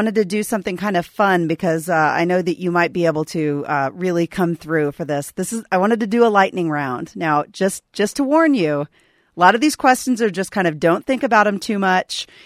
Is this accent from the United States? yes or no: yes; Kansas City, United States; But I grew up in Kansas City, where we had Worlds of Fun.